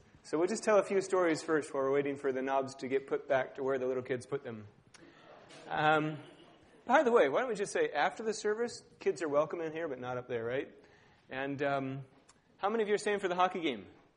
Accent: Indiana, United States; now in Canada; I grew up in Indiana. We never heard of hockey till we moved to Canada.

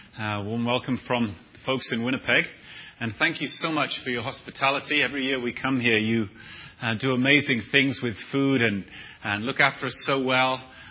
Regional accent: Newcastle, North East England, United Kingdom; I come from Newcastle in northern England

